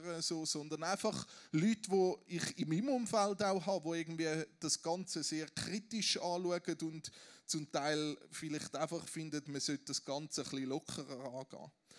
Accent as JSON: {"language": "German", "country": "Switzerland", "said": "ist das wirklich unsere Philosophie, wie wir als Schweizer unterwegs sind?"}